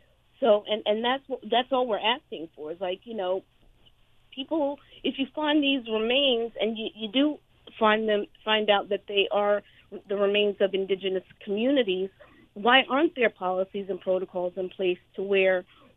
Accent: United States; we as Native American people, we are what you call like very closed systems.

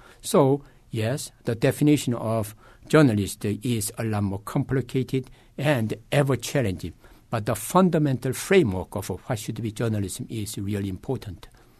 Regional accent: South Korea; English is a second language; moved away as an adult; now in United States; I am originally from South Korea, and I was a student in South Korea in the 1970s.

